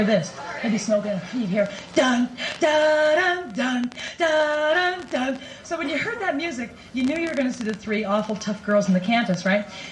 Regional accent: Toronto, Ontario, Canada; No, I'm from Toronto, in Toronto, and you're from Newfoundland

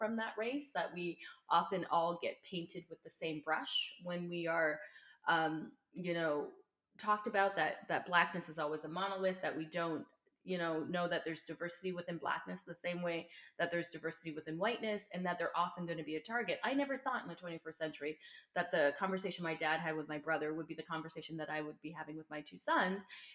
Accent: Burlington, Ontario, Canada; now in Essex County, Canada; I grew up in Burlington, Ontario, before I moved out here to Essex County.

